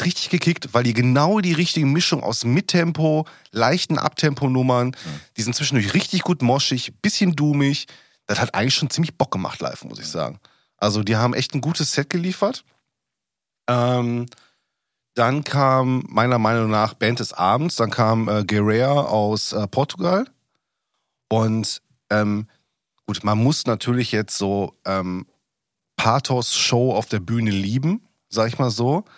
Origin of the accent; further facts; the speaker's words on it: Essen, North Rhine-Westphalia, Germany; als Essener